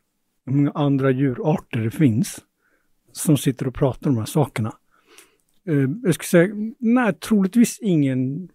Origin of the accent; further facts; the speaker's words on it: Stockholm, Stockholm County, Sweden; För att jag är uppvuxen i Tensta.